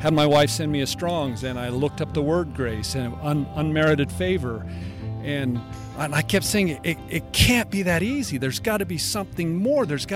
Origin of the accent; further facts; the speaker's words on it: Salt Lake City, Utah, United States; Well, my family has been Mormon for like five and six generations. And I grew up in Salt Lake as a mainstream, what we call modern-day Mormon.